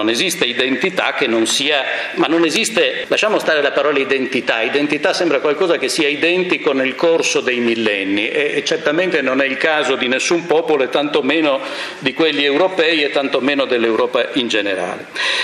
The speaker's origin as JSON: {"language": "Italian", "town": "Trieste", "region": "Friuli-Venezia Giulia", "country": "Italy", "said": "Io sono del Friuli Venezia Giulia, vengo da Trieste"}